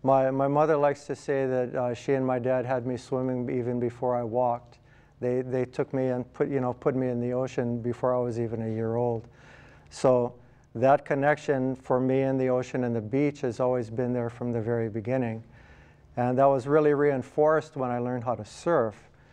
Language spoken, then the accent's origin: English; Honolulu, Hawaii, United States; I grew up at a place called Ka'alawai, which is at which is over between Black Point and Diamond Head. It's the little community there.